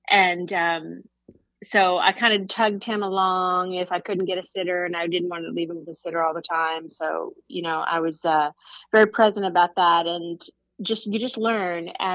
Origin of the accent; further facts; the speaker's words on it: Oklahoma, United States; now in Nashville, United States; Nashville's quite a bit larger than my hometown, living in Oklahoma.